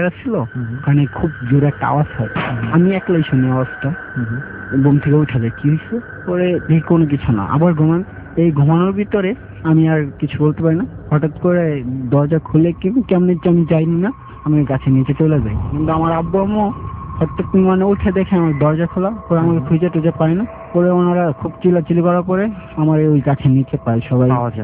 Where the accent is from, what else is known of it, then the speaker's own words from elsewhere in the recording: Mymensingh, Mymensingh Division, Bangladesh; আমার গ্রামের বাড়ি ময়মনসিংহে।